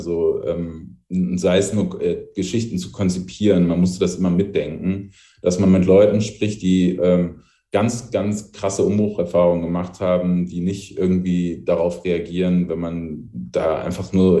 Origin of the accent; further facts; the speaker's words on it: Wuppertal, North Rhine-Westphalia, Germany; also born or lived in Essen; Ich bin 88 geboren, in Essen geboren und in Wuppertal aufgewachsen, also so tiefstes NRW, mit vielen, vielen eng aneinander liegenden Städten und einfach einer ganz anderen Struktur als hier im Osten.